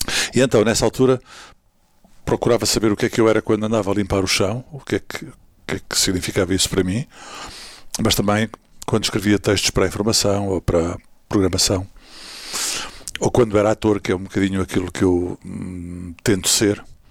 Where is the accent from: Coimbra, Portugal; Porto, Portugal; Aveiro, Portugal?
Coimbra, Portugal; Figueira da Foz; born there; embora seja de uma família de proletários, e nasci na Figueira da Foz.